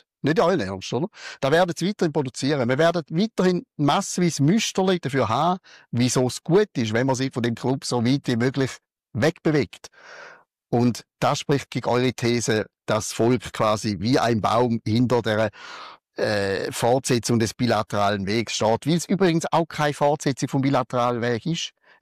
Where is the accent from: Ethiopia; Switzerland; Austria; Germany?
Switzerland; accent: Swiss German; im Schweizerdeutschen, zumindest in meinem Dialekt